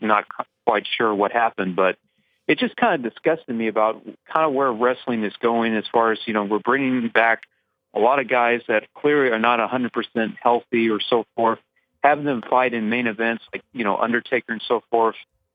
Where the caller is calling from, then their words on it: Gallatin, Tennessee, United States; from Gallatin, Tennessee.